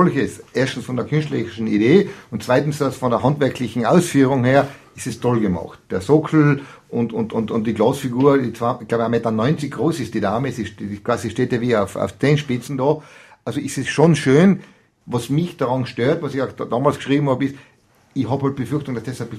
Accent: Tyrol, Austria; Wir sind eben keine Kärntner, wir sind auch keine Nordtiroler, wir sind eben Osttiroler.

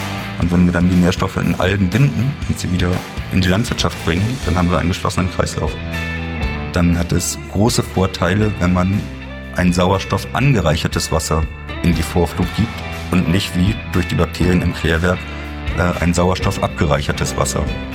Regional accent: Kiel, Schleswig-Holstein, Germany; also born or lived in Bielefeld; Ich bin geboren, aber auch quasi wirklich nur geboren in Bielefeld und bin dann in Kiel aufgewachsen, beziehungsweise einem Randdorf von Kiel. Und bin hier in Kiel zur Schule gegangen, habe mein Abitur gemacht und dann auch mein gesamtes Studium in Kiel verbracht

